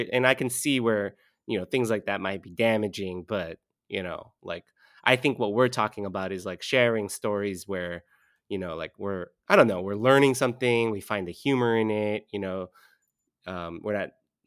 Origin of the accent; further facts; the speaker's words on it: California, United States; now in New York, United States; because I haven't established myself officially as a New Yorker, I am, for the last time, voting in this election as a Californian.